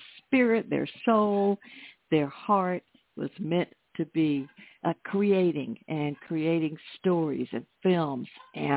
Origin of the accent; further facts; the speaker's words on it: Atlanta, Georgia, United States; last weekend I was at the Con Possible Steampunk Expo in Atlanta, my hometown, and that was fun.